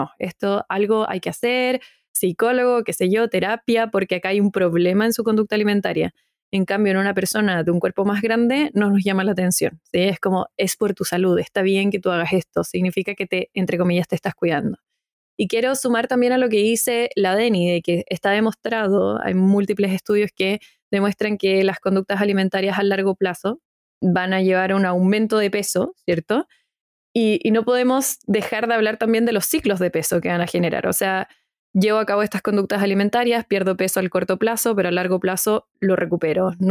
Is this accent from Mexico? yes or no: no; Chile; el daño que presentamos nosotras como mujeres chilenas en nuestra conducta alimentaria